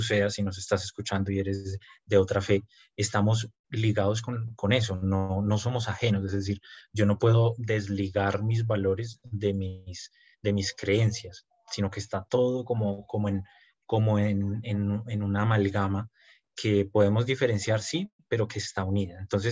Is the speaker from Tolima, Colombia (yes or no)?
no; Bogotá, Colombia; Yo soy de Bogotá.